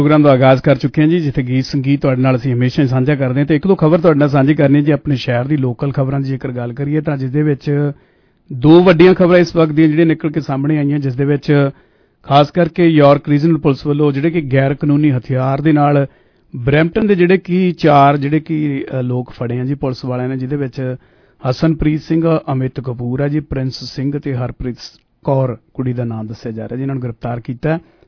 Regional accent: Punjab, India; moved away; ਉਹਨਾਂ ਮੁਲਕਾਂ ਤੋਂ, ਉਹਨਾਂ ਦੇਸ਼ ਤੋਂ, ਉਹਨਾਂ ਪੰਜਾਬ ਵਰਗੀ ਸੋਹਣੀ ਕੰਟਰੀ ਛੱਡ ਕੇ ਇੱਥੇ ਆਏ ਸੀ

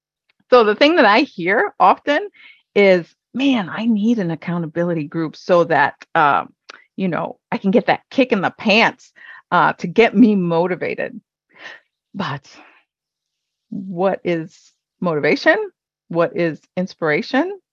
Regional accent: Hawaii, United States; I'm Mexican American, born and raised in Hawaii.

